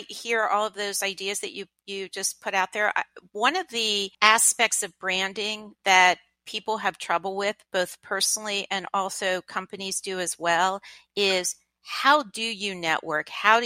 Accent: Lancaster, Pennsylvania, United States; I grew up in Lancaster, Pennsylvania. It's the part that gets you out of Lancaster, Pennsylvania to go to the universities that you aspire to go

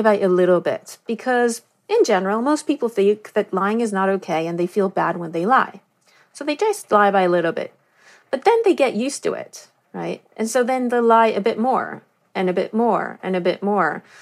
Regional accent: Southern District, Israel; I grew up in the Negev Desert in Israel. It's very hot.

